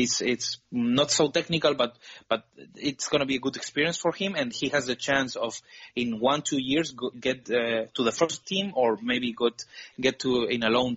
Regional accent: Region of Murcia, Spain; Cartagena, which is the biggest rival of my hometown. It's a city 50 kilometers from my hometown

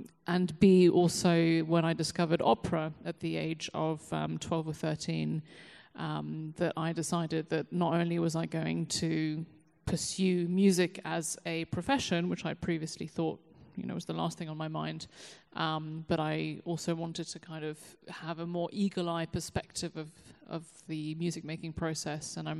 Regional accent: London, United Kingdom; born there; I was born in London. To a French mother and American father who are here tonight from across the pond.

